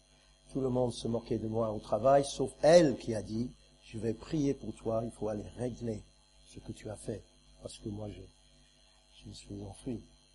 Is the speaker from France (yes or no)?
no; England, United Kingdom; French is a second language; Je suis anglais et je viens d'une famille près de Londres. C'est là où on vivait et je pas du tout chrétien, rien.